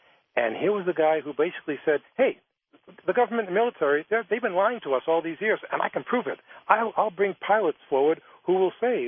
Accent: New Hampshire, United States; Well, you know what? I grew up in New Hampshire.

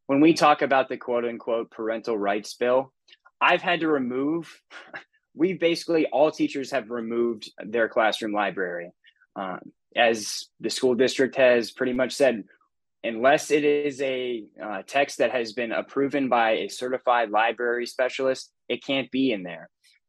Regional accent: Florida, United States; I am a proud teacher and Sarasota County native. I was born and raised in Sarasota County.

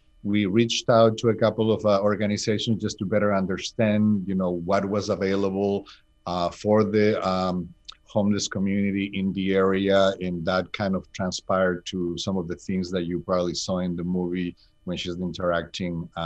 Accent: Ecuador; moved away as an adult; now in United States; I'm originally from Ecuador. I was born and raised in Ecuador, and I came to the U.S. to study business management.

